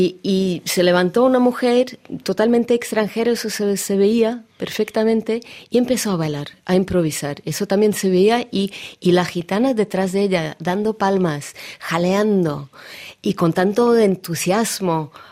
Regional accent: Russia; Spanish is a second language; no paraba de decirle, soy rusa, porque él no comprendía de dónde venía.

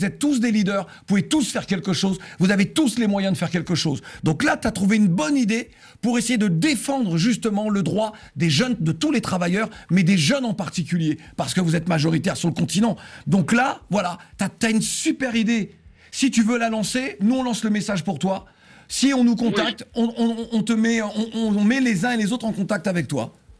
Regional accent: Guadeloupe, France; moi je suis français, comme tu sais, je suis à l'Africain de la Caraïbe, de la Guadeloupe, donc je suis né français

